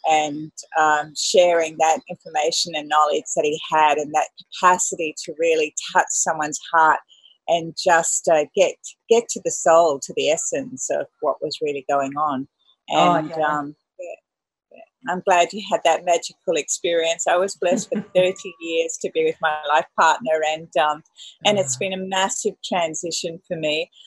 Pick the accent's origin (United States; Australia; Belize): Australia; And and speaking as an Australian, it is phenomenal the global outpouring that's come to us